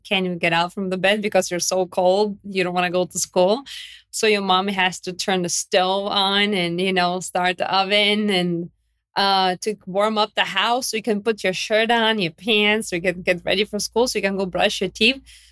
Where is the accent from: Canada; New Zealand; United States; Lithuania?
Lithuania; English is a second language; And I am from Lithuania. I was born and raised in Lithuania. I was born actually under Soviet Union